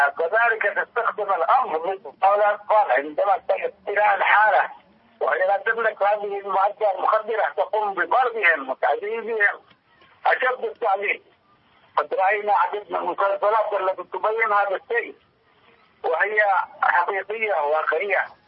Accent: Yemen; ولكن عندنا في اليمن تذكر هذه المضاعفة قد تؤدي إلى الوفاة

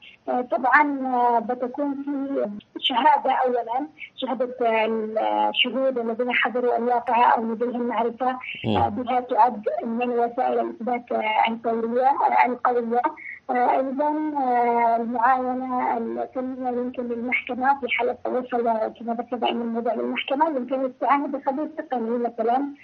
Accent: Yemen; وما تليق بنا كيمنيين

